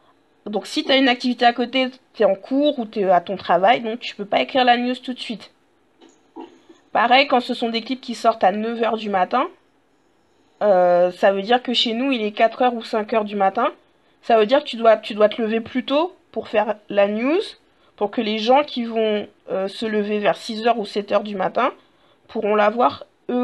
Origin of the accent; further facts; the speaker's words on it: France; Et une fois que, et en tant que français, bah, tu vas encore avoir un deuxième filtre.